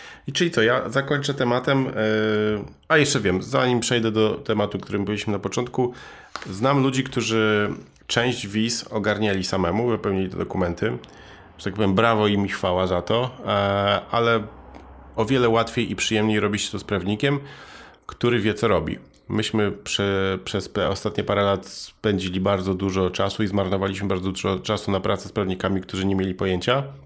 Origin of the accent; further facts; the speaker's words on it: Łowicz, Łódź Voivodeship, Poland; Poznałem bardzo fajnego startupera z mojego rodzinnego miasta, Łowicza.